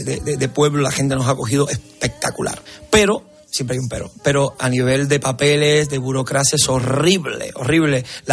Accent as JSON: {"language": "Spanish", "country": "Cuba", "moved": "yes", "said": "todos los cubanos cuando salimos de Cuba salimos con un daño antropológico, un daño humano."}